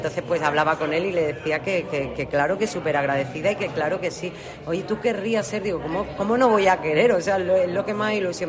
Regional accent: Region of Murcia, Spain; compartir con la gente que viene de fuera el cómo somos los murcianos

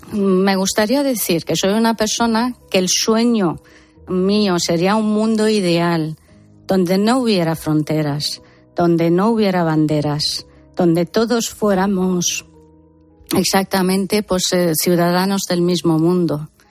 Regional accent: Spain; llevo desde 2009 intentando concienciar a mi pueblo español de lo que está pasando aquí, perdón, está pasando allí

